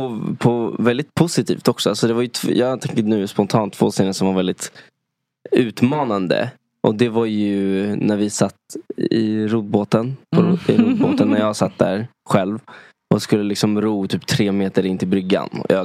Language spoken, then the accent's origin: Swedish; Gothenburg, Västra Götaland County, Sweden; då var jag redan hemma i Göteborg och skulle liksom softa med min familj. Och då så fick jag ju samtalet när jag var på stranden hemma i liksom västkusten.